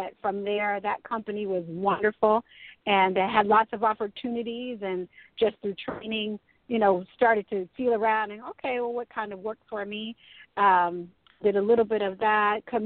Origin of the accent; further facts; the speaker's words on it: Milwaukee, Wisconsin, United States; I grew up in Milwaukee, and two family members and several friends decided to go to college together.